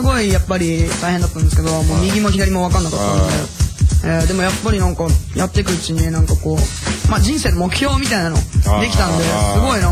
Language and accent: Japanese; Niigata, Japan; 僕は新潟ですね。